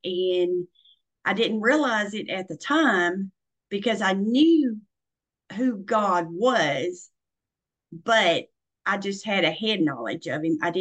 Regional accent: Tennessee, United States; I am I'm born and raised in Middle Tennessee. And I'm a country girl, and I grew up on a farm, and I loved all of my farm animals.

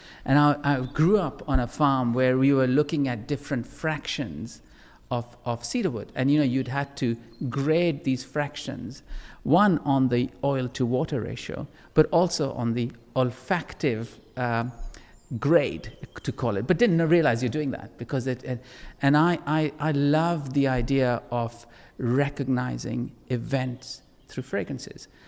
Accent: Kenya; I was born and brought up in Kenya and on a farm, and my parents were sawmillers and farmers

